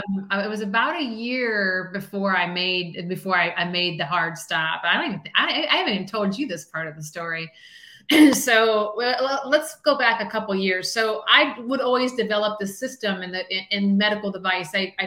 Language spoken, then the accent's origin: English; Midwest, United States; I, you know, growing up in the Midwest, I was seeing money that I had never seen before.